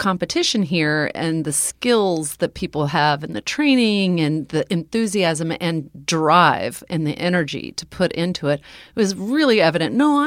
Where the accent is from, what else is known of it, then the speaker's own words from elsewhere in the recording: Texas, United States; also born or lived in Ohio / New York; I was living in Ohio. I'm not from Ohio. I'm from Texas.